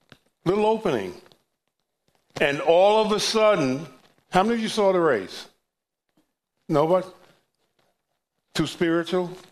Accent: New York, United States; They're not my favorite team because I'm from New York. So I'm a Knicks fan.

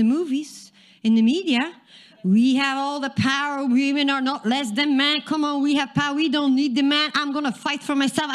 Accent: Texas, United States; A cowboy is a we're from Texas. I know in New York you it's a different story here

